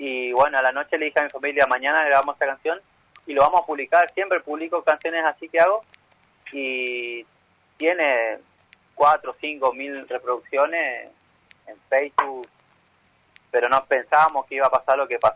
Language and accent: Spanish; Misiones, Argentina; moved away; estaría bueno que mi gobierno allá de Misiones me dé una mano a mí, así yo vuelvo a mi tierra